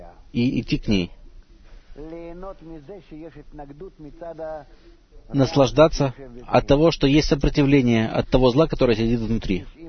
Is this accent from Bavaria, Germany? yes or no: no; Hamburg, Germany; Здравствуйте, Раф, я из Гамбурга.